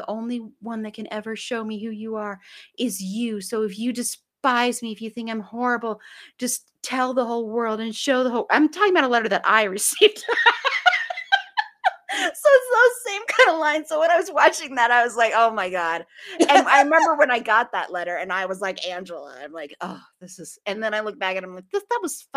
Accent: Colorado, United States; Hey, we are both from Colorado.

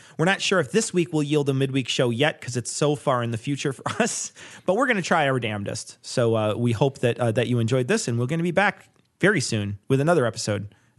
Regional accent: Illinois, United States; I'm from Illinois. I don't know how to spell things.

